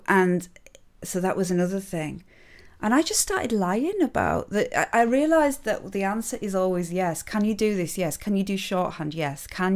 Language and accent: English; Curragh, Leinster, Ireland; I'm from Curragh and we're all fucking drinking champagne.